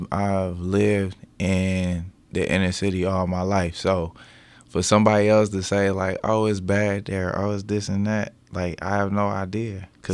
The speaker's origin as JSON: {"language": "English", "town": "Detroit", "region": "Michigan", "country": "United States", "tie": "born or raised there", "also_born_or_lived": "Baltimore", "said": "Yeah, I grew up in Detroit."}